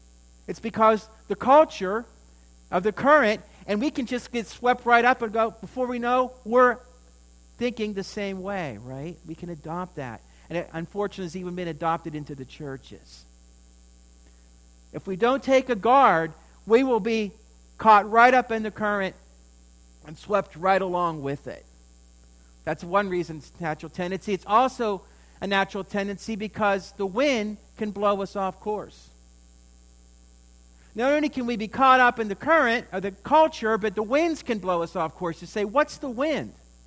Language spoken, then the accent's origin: English; Pennsylvania, United States; One time when I was in my youth, our church was close to, my hometown was very close to Ohiopow State Park, and the Occhiogany River is there